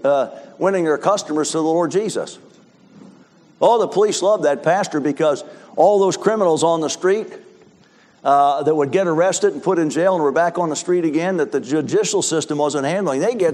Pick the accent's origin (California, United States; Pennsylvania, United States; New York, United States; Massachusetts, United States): Pennsylvania, United States; Philadelphia; I preach in an inner city church in my hometown, Philadelphia, in the worst section of the city, Fishtown.